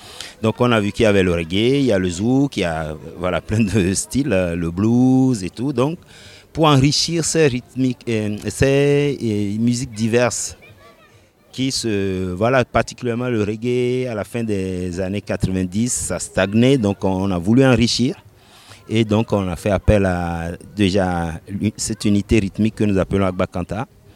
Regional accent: Cotonou, Littoral, Benin; also born or lived in Togo; Je suis du Sud-Sud, je suis natif de Cotonou, mais j'ai des grands-parents qui viennent du Ghana, du Nigeria, donc je suis métissé et je suis né au Togo.

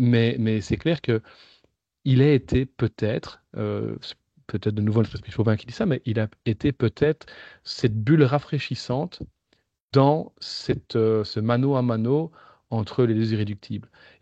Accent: Belgium; on espérait, en tant que Belge, le voir troisième

